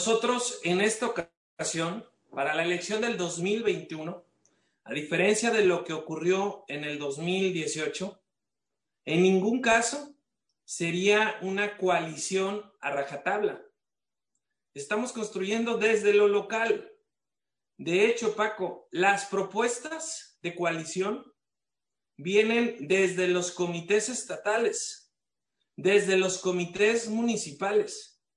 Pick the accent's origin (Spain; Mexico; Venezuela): Mexico; soy mexicano